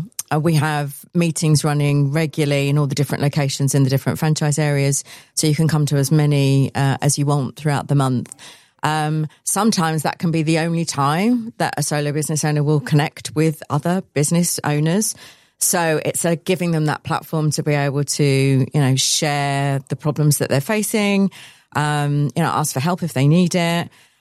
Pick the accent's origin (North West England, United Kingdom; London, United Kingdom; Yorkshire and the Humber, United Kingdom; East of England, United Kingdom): East of England, United Kingdom; Leigh-on-Sea; We're a networking group franchise based predominantly in Essex, because that's where I'm from. I'm from Leigh-on-Sea near Southend.